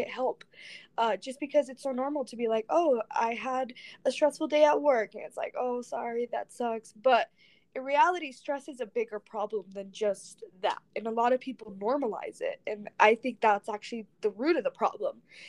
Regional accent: Elko, Nevada, United States; moved away as an adult; now in Utah, United States; I'm 21, so I currently live in Utah, but I just moved here just a few months ago. I came actually from Nevada.

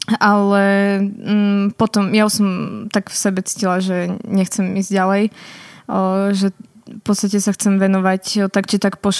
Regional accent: Bytča, Žilina Region, Slovakia; Narodila som sa v Bytši, teda v Žiline, ale v Bytši žijem už od narodenia a to vyrastám, takže v Bytči.

